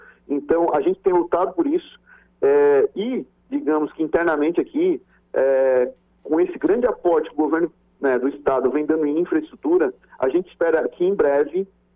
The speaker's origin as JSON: {"language": "Portuguese", "town": "Estação Cocal", "region": "Santa Catarina", "country": "Brazil", "said": "Eu sou aqui de Estação Cocal, né"}